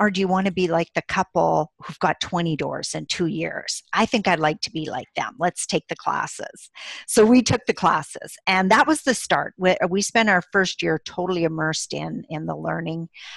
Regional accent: Saskatchewan, Canada; So I'm from Saskatchewan, Canada, and we live just outside the capital city of Regina. We've lived in Saskatchewan our whole lives.

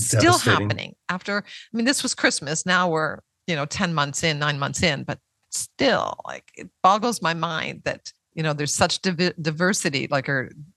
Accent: Canada; Canada now, like with all the stuff that's happening in Canada, my home country, it's just a mess.

